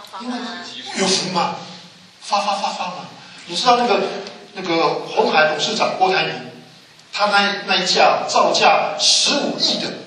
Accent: China; 我们中国人哈，从零到九，最喜欢哪一个数字？

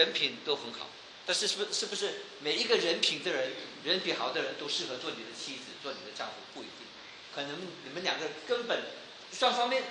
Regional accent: China; 所以人，我们中国人听到这句话，有的人就哇，做父母的听到的时候他就，我有没有听错？

